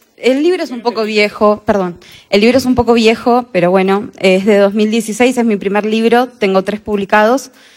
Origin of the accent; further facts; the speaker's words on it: Buenos Aires, Argentina; De Argentina, de Buenos Aires.